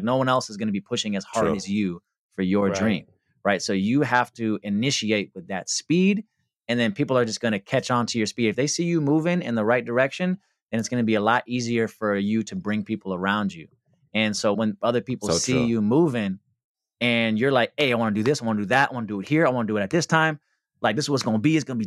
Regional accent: West Coast, United States; I'm from the West Coast, but I have to say

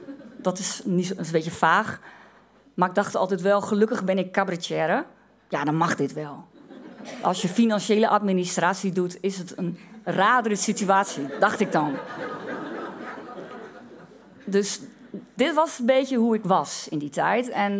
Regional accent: Overijssel, Netherlands; Dat weet ik, omdat ik uit Twente kom.

